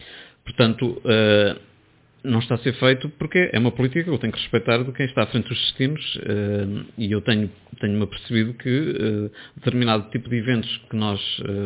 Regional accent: Ílhavo, Centro, Portugal; Ilhavo é sempre aquele problema, porque é a minha terra-mãe.

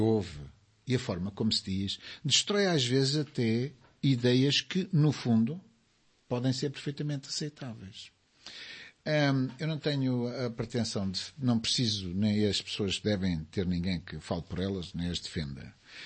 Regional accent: Portugal; na nossa maneira de estar como portugueses

